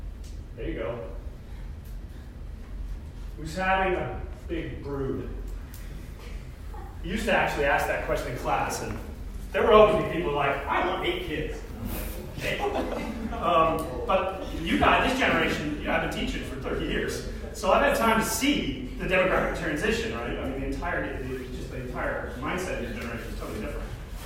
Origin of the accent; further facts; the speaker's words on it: Colorado, United States; moved away as an adult; I came from Colorado, and I moved to the University of Wisconsin to get an education in anthropology.